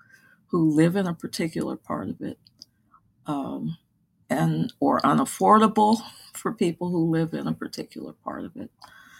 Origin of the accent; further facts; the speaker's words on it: Washington, District of Columbia, United States; But I grew up in Washington, D.C., which is the South as far as I'm concerned, or it used to be.